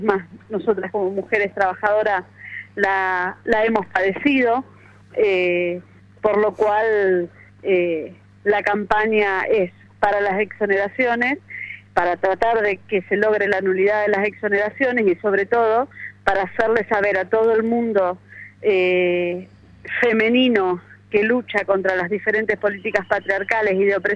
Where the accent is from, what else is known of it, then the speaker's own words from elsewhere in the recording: Tierra del Fuego, Argentina; somos de toda la provincia, somos de Tolhuin, de Río Grande y de Ushuaia.